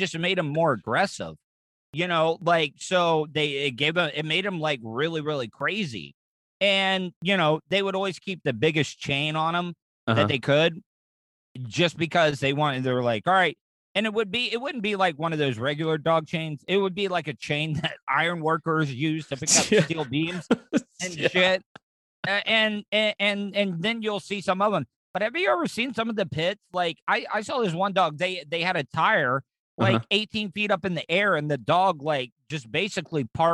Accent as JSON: {"language": "English", "region": "Florida", "country": "United States", "tie": "born or raised there", "said": "growing up in Volusia County, we got a big Spanish population."}